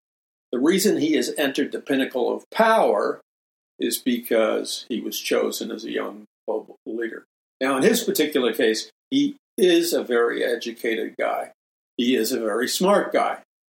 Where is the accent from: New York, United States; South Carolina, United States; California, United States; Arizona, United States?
New York, United States; New York City; when I was a young boy growing up in New York City.